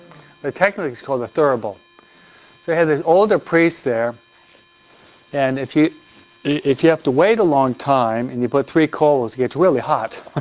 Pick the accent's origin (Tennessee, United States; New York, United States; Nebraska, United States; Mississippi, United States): New York, United States; accent: New York; I was brought up and raised in the East Coast. You probably know by my New York accent, huh?